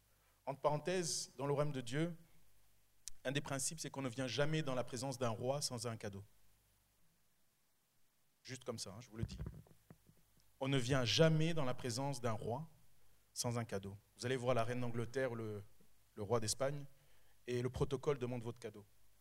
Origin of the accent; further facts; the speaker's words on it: Rwanda; comme vous savez, je viens du Rwanda